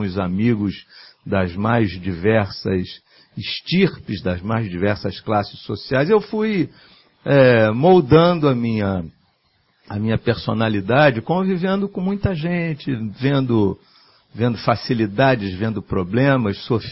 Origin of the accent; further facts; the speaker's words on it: Rio de Janeiro, Brazil; eu nasci há 64 anos atrás no Meier. E o Meier, como um subúrbio assim, importante, né, do Rio de Janeiro, tem as suas peculiaridades. Então eu nasci num subúrbio, nasci num local de bambas do samba, da música popular